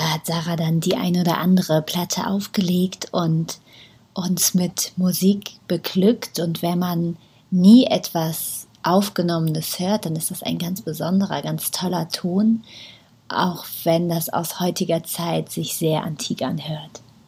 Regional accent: North Rhine-Westphalia, Germany; Ich habe damals als Kind in der Nähe von Bonn gewohnt. Das war ja die Bundeshauptstadt, dann zwar nicht mehr

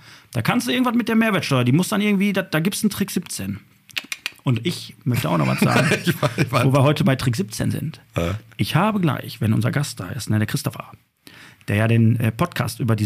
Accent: Germany; Ich bin doch Deutscher.

